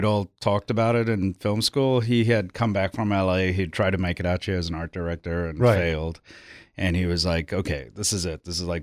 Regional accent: South Africa; I grew up in South Africa

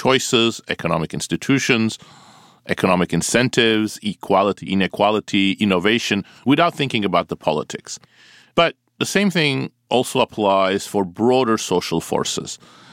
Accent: Turkey; I grew up in Turkey.

